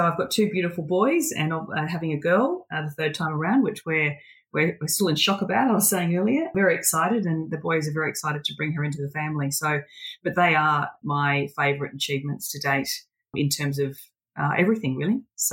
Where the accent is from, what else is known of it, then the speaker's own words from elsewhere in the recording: Lindfield, New South Wales, Australia; now in Willoughby, Australia; Linfield on the North Shore.